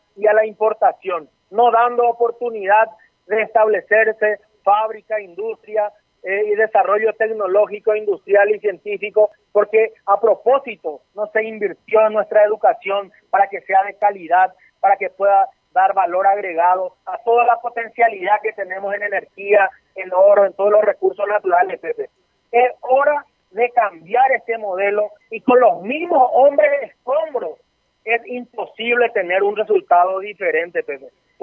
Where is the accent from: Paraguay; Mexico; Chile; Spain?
Paraguay; como paraguayo